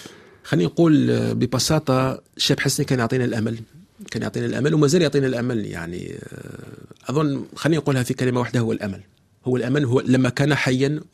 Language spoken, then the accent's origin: Arabic; Bou Saada, M'Sila Province, Algeria; born there; صحيح، يعني مدينة صغيرة من جنوب، مدينة كوسموبوليتية، تخيل مثلا أنا حيث أسكن،